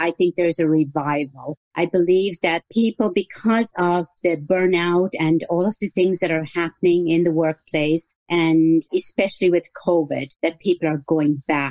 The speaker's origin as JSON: {"language": "English", "country": "Ireland", "said": "I'm originally from Ireland."}